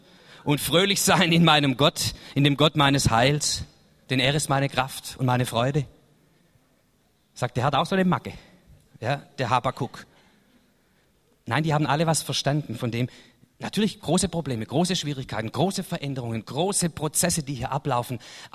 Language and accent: German; Baden-Württemberg, Germany; Also wieder für mich als Schwabe schwierig